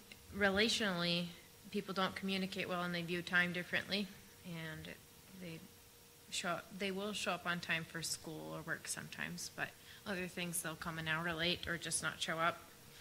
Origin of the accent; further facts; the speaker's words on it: United States; That I've had an easy life automatically because I'm American or something.